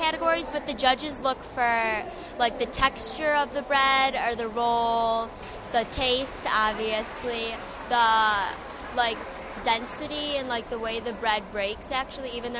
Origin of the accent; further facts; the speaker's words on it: Naperville, Illinois, United States; I'm from Naperville area, Naperville, Illinois.